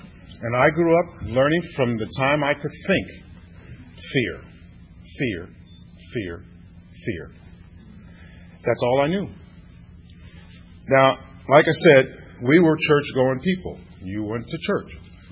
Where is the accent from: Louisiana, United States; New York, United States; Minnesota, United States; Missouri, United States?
Missouri, United States; St. Louis; born there; I was born in St. Louis, Missouri. I come from a family of 13 children.